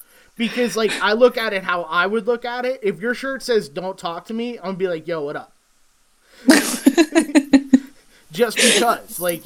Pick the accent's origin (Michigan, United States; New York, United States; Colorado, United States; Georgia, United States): New York, United States; But deep down, I am a New Yorker, so deep down, I am an asshole.